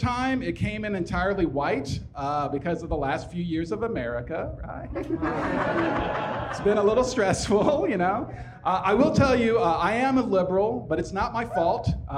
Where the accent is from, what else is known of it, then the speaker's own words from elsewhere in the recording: Midwest, United States; I am visiting from the Midwest, and I had a very weird thing happen to me.